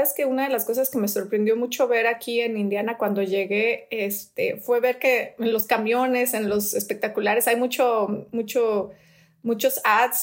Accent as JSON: {"language": "Spanish", "country": "Mexico", "said": "yo soy de México."}